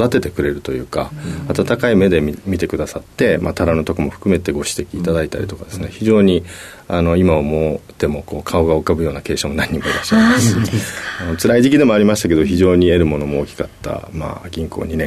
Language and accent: Japanese; Tokyo, Japan; 東京都です。